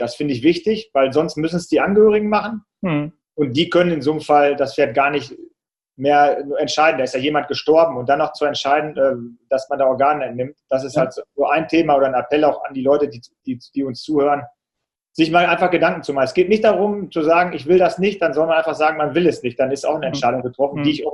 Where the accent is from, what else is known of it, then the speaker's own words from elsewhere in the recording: Salzkotten, North Rhine-Westphalia, Germany; in meinem Heimatort Salzkotten gibt es auch so einen kleinen Marathon